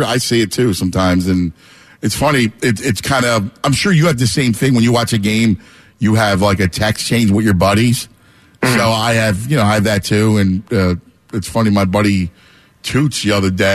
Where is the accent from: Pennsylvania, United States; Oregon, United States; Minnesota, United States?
Pennsylvania, United States; Philadelphia; We're family. The minute we're from Philadelphia.